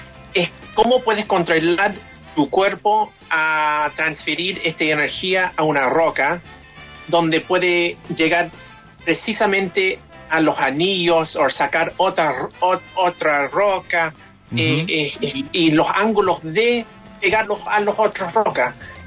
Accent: South Carolina, United States; born there; Yo nací acá en Carolina del Sur, pero nací de padres chilenos.

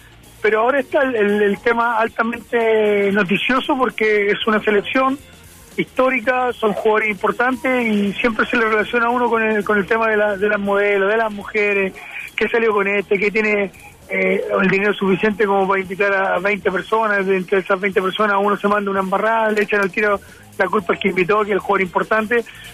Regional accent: Chile; nosotros como hinchada chileno, como país

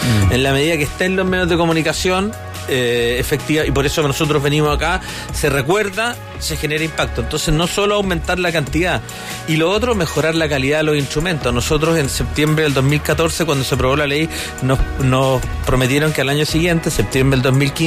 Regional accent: Viña del Mar, Valparaíso, Chile; yo de Viña, pero bueno, somos de la quinta región

